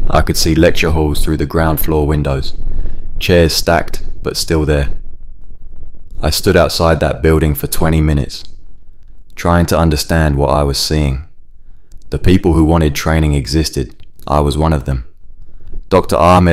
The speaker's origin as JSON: {"language": "English", "town": "Edgware", "region": "London", "country": "United Kingdom", "tie": "born or raised there", "said": "I grew up in Edgware, watching my father leave for night shifts at Heathrow, while my mother marked homework at the kitchen table."}